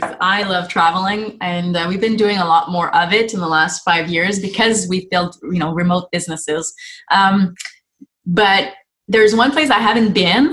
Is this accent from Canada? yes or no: yes; Canada; well, I guess it's being Canadian, investing in the US and not being able to be in the US for, you know, extended period of time.